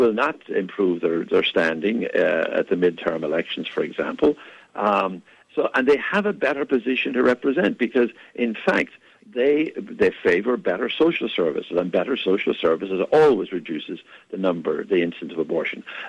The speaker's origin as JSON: {"language": "English", "country": "Ireland", "moved": "yes", "lives_now": "United States", "said": "When I came here from Ireland 45 years ago, I asked an old cousin about voting, and he said Catholics always vote Democrat."}